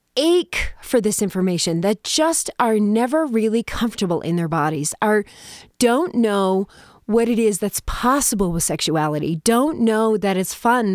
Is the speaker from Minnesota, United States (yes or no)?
yes; Minnesota, United States; I grew up in Minnesota. I call it the land of 10,000 treatment centers because it is so repressed.